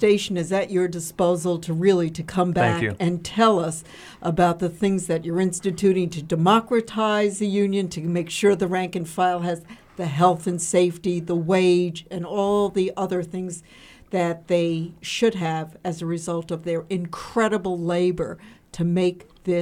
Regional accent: Brooklyn, New York, United States; Even though I'm from Brooklyn, that is one of my favorite places.

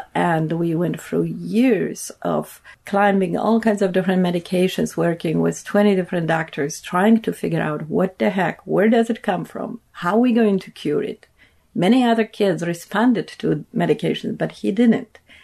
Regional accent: Poland; I'm originally from Poland, and it's kind of funny. I grew up in a communist system.

